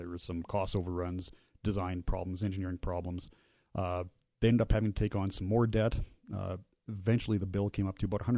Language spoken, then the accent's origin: English; Colorado, United States; Oh yes, I'm from Western Colorado.